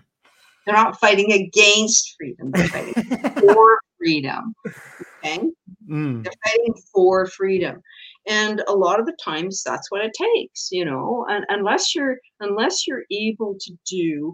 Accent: United Kingdom; because I'm British

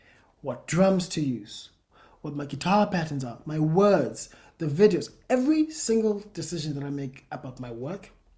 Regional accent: South Africa; I'm South African. I come from the Xhosa people.

